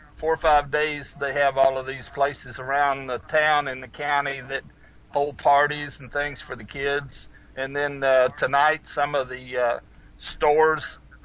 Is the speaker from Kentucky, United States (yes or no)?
yes; Kentucky, United States; I'm from Kentucky.